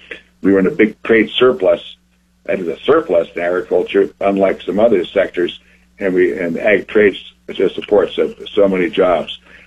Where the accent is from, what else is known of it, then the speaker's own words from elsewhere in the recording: Montana, United States; Farm Bureau, I must say, tell you, has been just terrific in my home state of Montana.